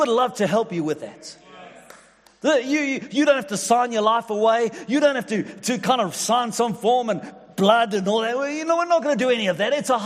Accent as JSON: {"language": "English", "country": "South Africa", "tie": "born or raised there", "also_born_or_lived": "England", "said": "my family immigrated to South Africa, and I spent most of my growing up years there, went to university there, met my amazing wife there, got married there, got into ministry there"}